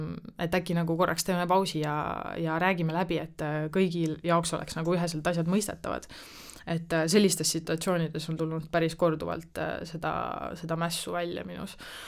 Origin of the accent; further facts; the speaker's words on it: Võru, Võru County, Estonia; now in Tallinn, Estonia; kui ma Tallinnasse kolisin, et mulle tundus, et Võrus elades siis, kust ma pärit olen, et seal kõik, see community on nagu väiksem